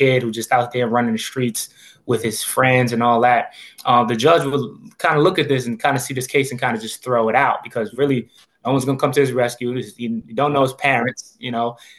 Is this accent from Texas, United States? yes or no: no; New York City, New York, United States; You know, I'm from New York City. I was raised in the Bronx. I was born in Brooklyn, but mostly raised in Staten Island as well.